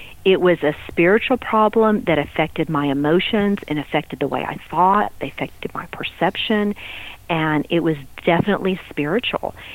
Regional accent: Texas, United States; You know, I was from West Texas, and that's, you know, pop your beer and sit on the back of your truck, and you know, that was kind of the way we did Friday nights, right?

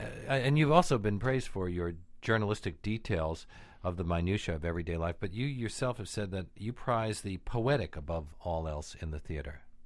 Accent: Brooklyn, New York, United States; I grew up in Williamsburg, and I remember seeing announcements for Death of a Salesman with Lee Jacob in Yiddish.

